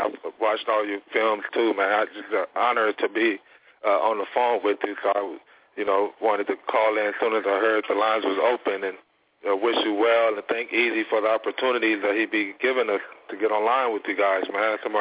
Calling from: San Diego, California, United States; from San Diego, California.

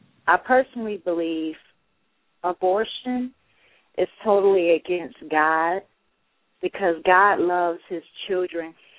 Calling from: Detroit, Michigan, United States

